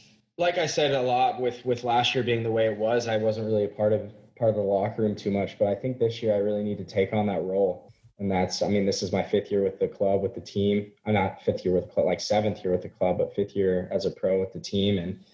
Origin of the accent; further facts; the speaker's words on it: United States; And I'm an American, so I grew up loving the Olympics, obviously.